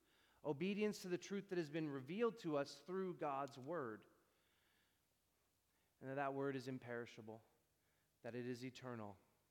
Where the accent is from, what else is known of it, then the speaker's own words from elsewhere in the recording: Surrey, British Columbia, Canada; I grew up in Surrey. I think they give you a samosa when you leave the hospital when you're a newborn. I knew what a samosa was.